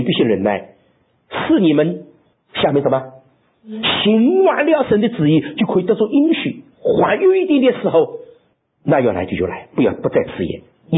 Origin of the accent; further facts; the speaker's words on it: Shanghai, China; 好像你们广东人叫我们上海佬一样，你听见我们不会讲广东话说，可还上海佬？